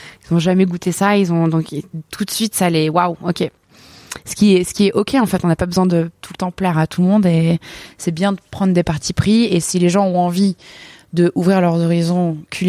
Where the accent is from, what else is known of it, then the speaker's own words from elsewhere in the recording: Arcachon, Nouvelle-Aquitaine, France; j'ai grandi à Arcachon, donc j'étais dans des parcs à huîtres, etc., quand j'étais jeune